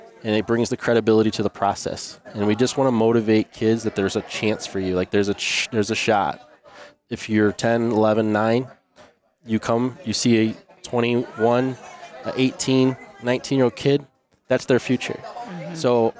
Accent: St. Louis, Missouri, United States; born and raised in South St. Louis, Mexican-Italian, Latino, really proud of my heritage

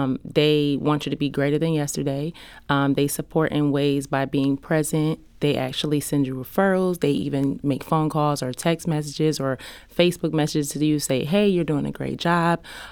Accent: New York City, New York, United States; So I'm from the Bronx.

